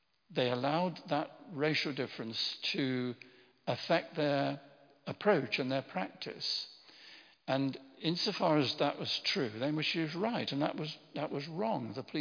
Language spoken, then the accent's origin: English; Midlands, United Kingdom; I come from the Midlands. I remember Enoch Powell.